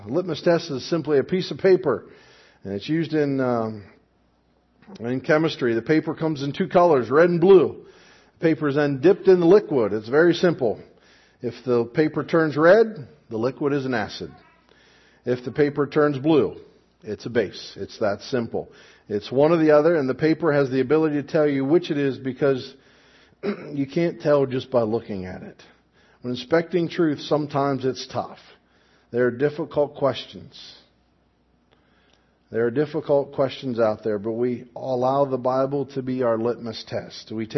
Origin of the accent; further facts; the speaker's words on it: Kellerville, United States; Little village over the ridge from Evendale that generally gets lumped together with Evendale, but we're from Kellerville.